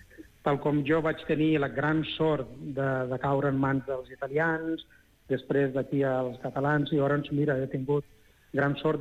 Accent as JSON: {"language": "Catalan", "country": "India", "tie": "born or raised there", "first_language": "Telugu", "second_language": "Catalan", "moved": "yes", "said": "vaig néixer, bueno, vaig viure des d'infant a la Índia i de viure miserablement"}